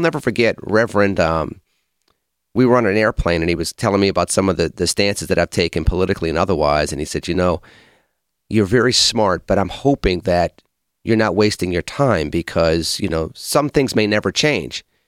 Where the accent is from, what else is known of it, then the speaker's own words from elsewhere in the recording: Pittsburgh, Pennsylvania, United States; before I moved back to my hometown of Pittsburgh